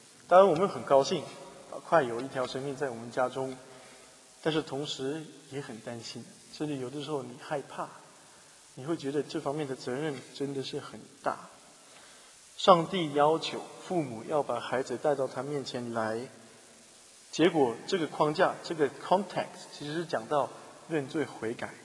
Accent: China; 那我们中国人很可以理解，

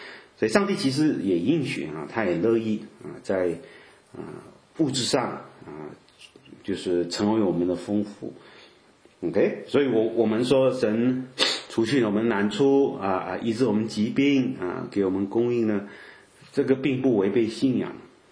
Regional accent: China; 这个我们说我们中国人呢就不用太讲究啦

